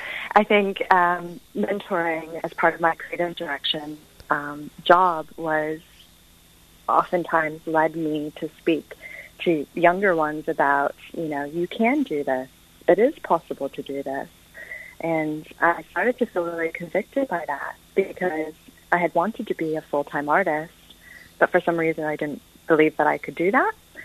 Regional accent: Wellington, New Zealand; also born or lived in United States; I was born in the States, but I grew up in Wellington.

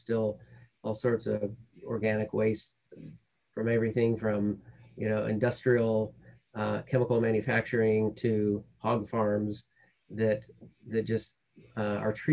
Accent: Yakima, Washington, United States; I went back and lived in the town I grew up in Yakima, Washington for about a year, and worked in my parents' restaurant.

